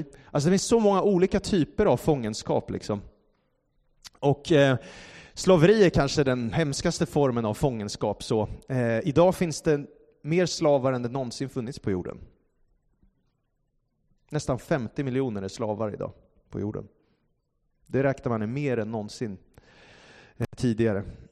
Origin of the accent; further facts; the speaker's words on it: Solna, Stockholm County, Sweden; Jag växte upp i Solna i Stockholm och där bodde vi i ett lägenhetshus. Vi bodde på 9:e våningen, högst upp bodde vi.